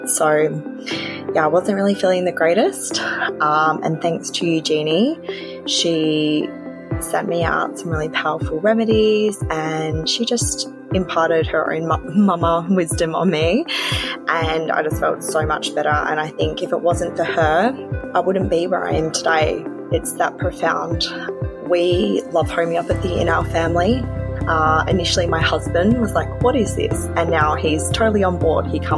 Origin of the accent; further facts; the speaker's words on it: Perth, Western Australia, Australia; Hi everyone … I'm from Perth, Western Australia.